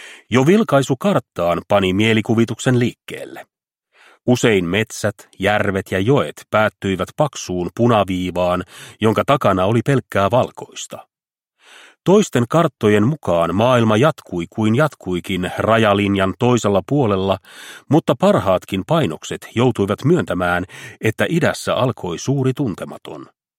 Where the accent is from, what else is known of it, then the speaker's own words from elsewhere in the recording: Kuusamo, North Ostrobothnia, Finland; Kotikuntani Kuusamon asukkaille pohjoisia erämaita halkonut Suomen ja Neuvostoliiton välinen raja oli yleensä myös maailman raja.